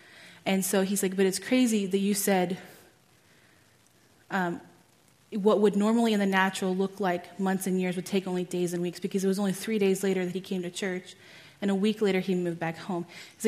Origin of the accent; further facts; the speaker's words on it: Texas, United States; I'm from Texas, and I'm a second-year student at GSSM.